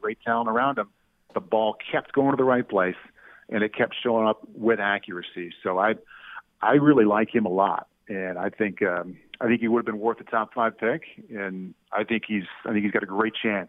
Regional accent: Midwest, United States; growing up in the Midwest in a state that didn't have an NFL team, like, I don't have a favorite team.

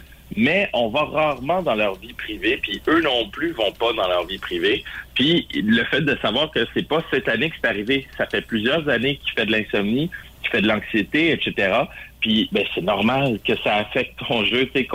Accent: Quebec, Canada; Puis ça va faire bouger les choses chez nous, au Québec en particulier.

